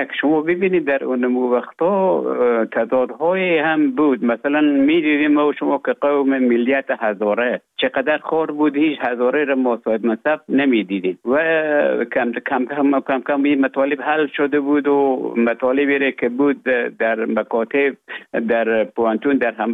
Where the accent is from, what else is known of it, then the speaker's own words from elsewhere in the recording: Afghanistan; moved away as an adult; also born or lived in Russia; now in Finland; تا زمانی که ببخشن طالبان آمدن من در افغانستان بودم. بعد از ای که از افغانستان طالبان آمدن به اوج گذار محکمه که مشکل بود و آمدم به طرف های روسیه و از روسیه آمدم به ایجه به فنلان.